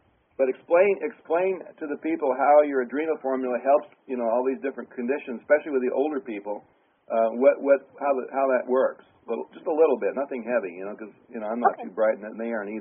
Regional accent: Ann Arbor, Michigan, United States; I'm from Michigan. I remember that.

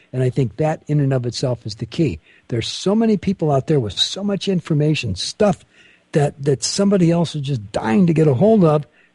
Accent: Bell, California, United States; I was brought up and raised in Southern California. As a matter of fact

